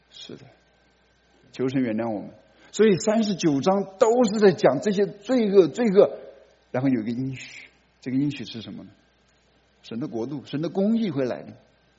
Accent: China; 我们中国人常常这个也很有创意啊

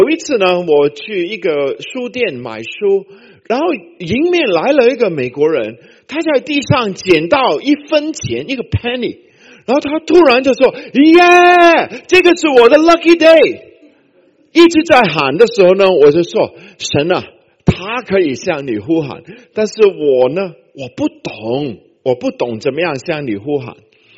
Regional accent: Hong Kong; 我是在香港长大的，我的邻居呢，门外呢就放了一个地的神

